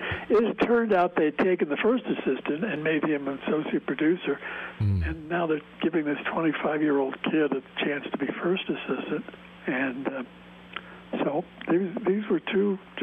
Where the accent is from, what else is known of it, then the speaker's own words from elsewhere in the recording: Beverly Hills, California, United States; I was raised in Beverly Hills and went to UCLA